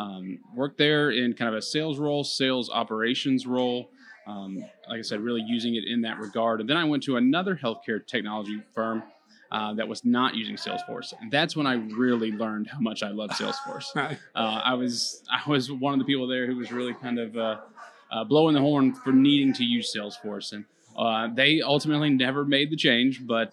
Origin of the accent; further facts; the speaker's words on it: Louisville, Kentucky, United States; Yeah, absolutely. I'm from Louisville, Kentucky. So I love being able to visit the Sunshine State here.